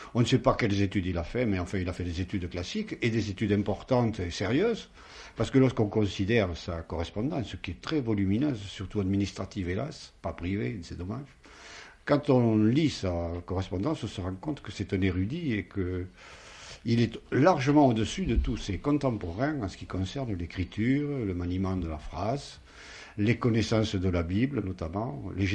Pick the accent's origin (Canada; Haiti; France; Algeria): France; Castelsarrasin, Occitanie; je suis de Castelsarrasin, historien de Castelsarrasin.